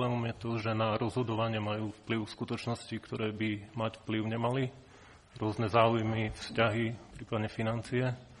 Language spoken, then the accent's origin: Slovak; Košice, Košice Region, Slovakia; Pochádzam z Košíc a som absolventom právnickej fakulty Univerzity Pavla Jozefa Šafárika v Košiciach.